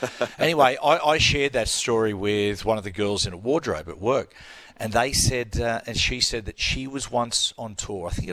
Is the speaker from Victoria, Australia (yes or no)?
no; Cessnock, New South Wales, Australia; Man, I'm from Cessnock, you know?